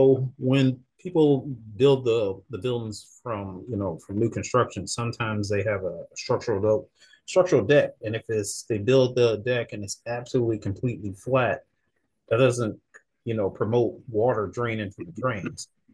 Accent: Detroit, Michigan, United States; I'm originally from Detroit and have done projects across the country.

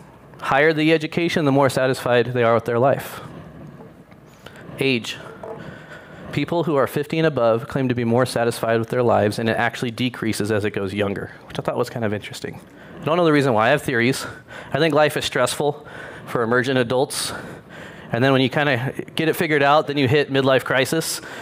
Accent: South Lake Tahoe, California, United States; I grew up in South Lake Tahoe in the Keys, and it was a wealthy neighborhood, and we were not wealthy.

